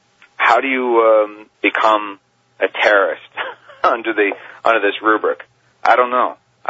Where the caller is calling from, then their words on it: France; I'm calling you from France right now, so this is an international call.